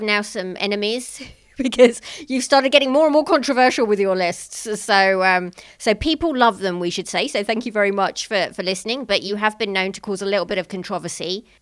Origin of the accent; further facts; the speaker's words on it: United Kingdom; what with, you know, me being British and you being a quantum physicist